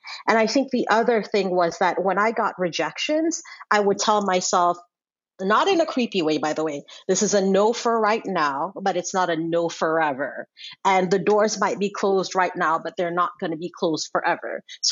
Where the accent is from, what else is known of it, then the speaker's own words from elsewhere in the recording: Sierra Leone; when I was growing up in Sierra Leone, again, it was a war. It was not a fun time.